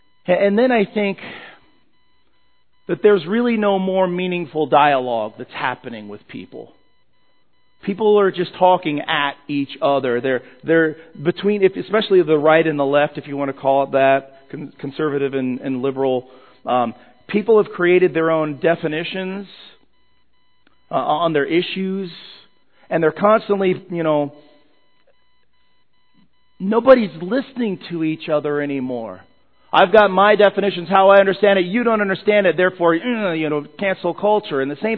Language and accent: English; Colorado, United States; also born or lived in California / Mississippi / Pennsylvania; I was born in California, raised in Colorado, was in the Air Force, went to Mississippi, lived in the South for like 8 years. I was blessed to meet my wife in Pennsylvania.